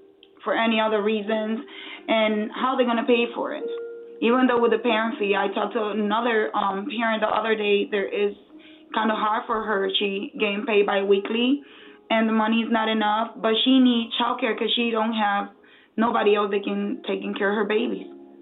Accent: Puerto Rico; moved away as an adult; I came from Puerto Rico 7 years ago, and I'm in this business of taking care of children for 3 years.

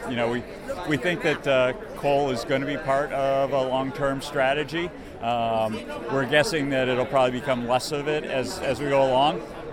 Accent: Lander, Wyoming, United States; I'm from Lander, and I'm the vice chair of the Wyoming Democratic Party.

